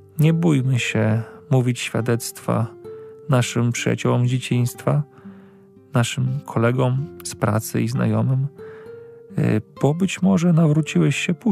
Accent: Lublin, Lublin Voivodeship, Poland; Pochodzę z parafii Matki Bożej Różańcowej w Lublinie

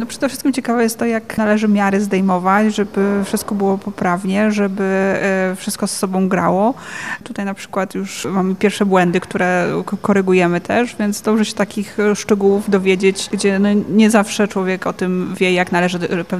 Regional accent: Rzeszów, Subcarpathian Voivodeship, Poland; Ja jestem z Rzeszowa

